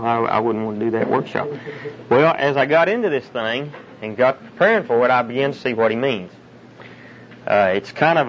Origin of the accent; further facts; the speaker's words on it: Frederick, Oklahoma, United States; I'm a farmer from Frederick, Oklahoma.